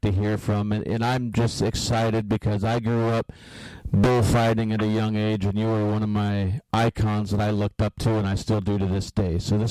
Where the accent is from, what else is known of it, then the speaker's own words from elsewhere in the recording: Washington, United States; I grew up actually out in Washington State, so I know exactly what you're talking about.